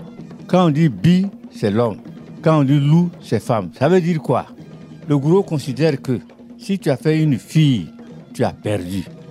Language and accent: French; Bouaflé, Sassandra-Marahoué, Côte d’Ivoire; Bon, dans l'ancien temps, il n'y avait pas de cacao café. Nous sommes riverains du fleuve Banama.